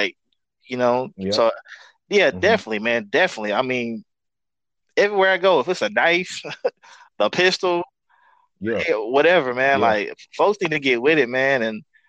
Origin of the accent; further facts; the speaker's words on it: California, United States; I grew up in California for a short period of time.